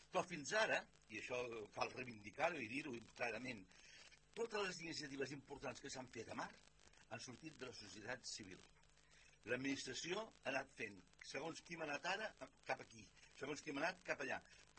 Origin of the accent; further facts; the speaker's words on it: Sant Cugat del Vallès, Catalonia, Spain; Aquest és el meu poble i jo seguiré defensant el meu poble